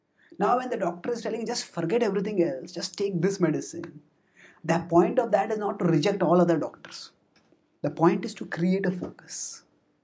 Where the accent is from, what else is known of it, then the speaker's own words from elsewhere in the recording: India; If you see, I am from India